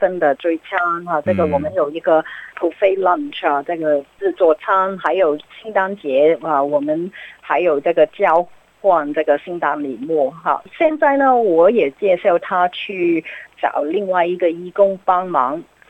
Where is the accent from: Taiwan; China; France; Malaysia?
China; now in Australia